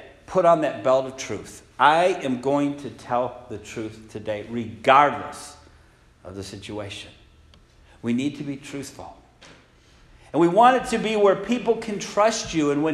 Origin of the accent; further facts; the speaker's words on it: Michigan, United States; there was my older sister, myself, and my younger brother, three of us. We grew up in Michigan.